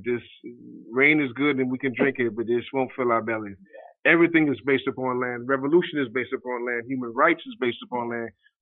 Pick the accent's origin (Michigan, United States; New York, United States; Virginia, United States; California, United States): New York, United States; New York City; And I grew up in Harlem, so of course that's also a front to me as well.